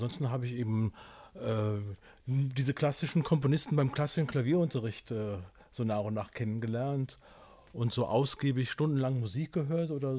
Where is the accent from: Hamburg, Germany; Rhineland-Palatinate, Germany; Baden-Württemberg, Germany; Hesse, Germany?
Rhineland-Palatinate, Germany; Trier; also ich bin ja in der Gegend von Trier zur Schule gegangen.